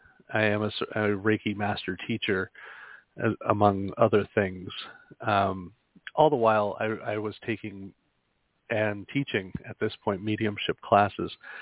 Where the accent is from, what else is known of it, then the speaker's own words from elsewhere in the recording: Erie, Pennsylvania, United States; I didn't even realize how close I was to Lilydale growing up in Erie, Pennsylvania.